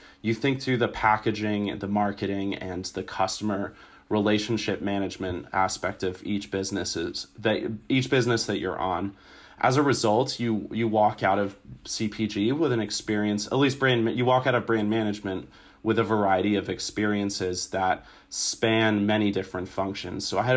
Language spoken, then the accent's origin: English; Minneapolis, Minnesota, United States; So I grew up in Minneapolis. My family's originally from England and we traveled a little bit when I was much younger. I call Minneapolis my home